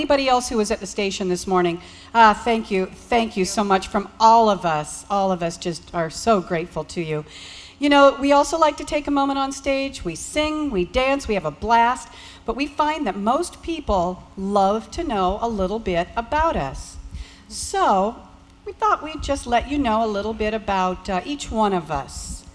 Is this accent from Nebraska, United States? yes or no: yes; Elkhorn, Nebraska, United States; I'm from Elkhorn, Nebraska, which is basically Omaha, Nebraska. But to me, it's still going to be Elkhorn forever. We got annexed.